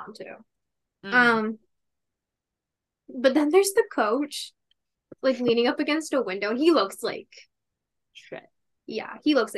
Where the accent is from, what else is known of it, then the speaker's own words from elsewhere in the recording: Canada; As a Canadian, I've seen some heavy ass snow